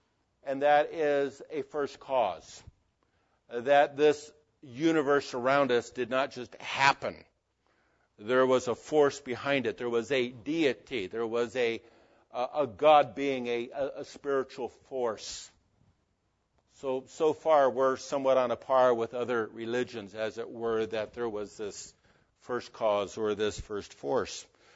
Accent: Berwyn, Illinois, United States; born there; Now, I was born in Berwyn, Illinois. How many of you know where Berwyn, Illinois is?

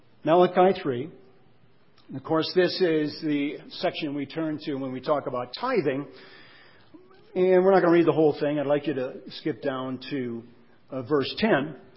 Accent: Litchfield, Minnesota, United States; also born or lived in Texas; I was from Litchfield, Minnesota, a town of 6,000 people, half the size of Steamboat. Didn't get out much until I moved away to Ambassador College in Texas.

